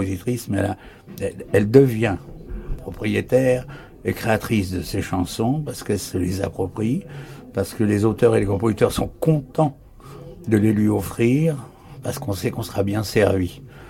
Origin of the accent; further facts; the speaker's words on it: Normandy, France; born there; on est nés dans le Cotentin tous les deux